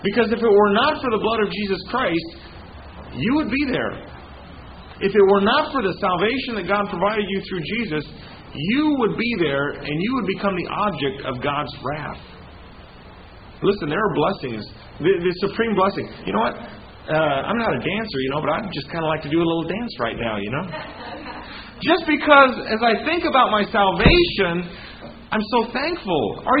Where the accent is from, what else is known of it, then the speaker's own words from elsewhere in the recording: Las Vegas, Nevada, United States; Now, when I grew up in Vegas, we used to have a lot of scorpions.